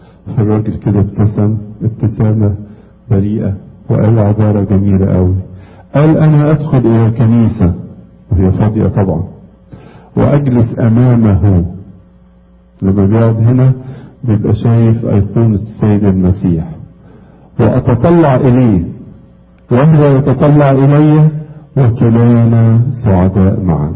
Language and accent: Arabic; Egypt; وطبعا انا جاي من مصر، جايب لكم بركات مصر